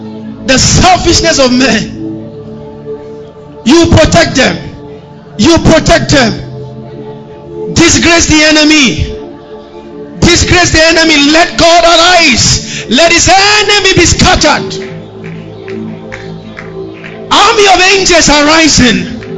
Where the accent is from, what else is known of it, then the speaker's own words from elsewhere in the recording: Kaduna, Kaduna State, Nigeria; I grew up in Kaduna, Sharia 2000.